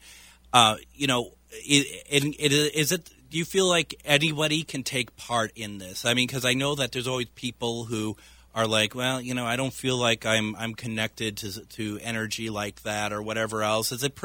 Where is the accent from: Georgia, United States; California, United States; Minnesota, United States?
Minnesota, United States; it's the problem is for us Minnesotans is, as far as I know, unless there's somewhere